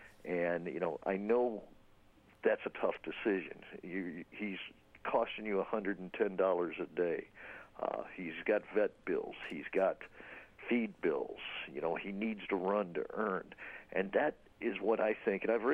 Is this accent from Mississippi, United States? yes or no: no; Kansas City, Missouri, United States; We grew up in Kansas City, Missouri.